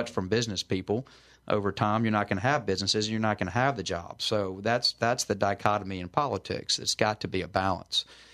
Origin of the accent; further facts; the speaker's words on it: Baton Rouge, Louisiana, United States; And then, of course, I'm from Baton Rouge